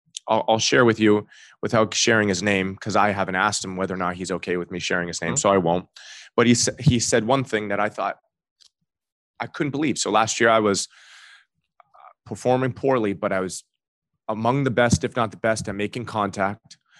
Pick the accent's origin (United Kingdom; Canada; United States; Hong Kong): Canada; born or raised there